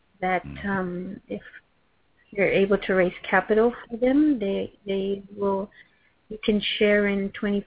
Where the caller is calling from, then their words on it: Florida, United States; I am calling from South Florida, United States of America.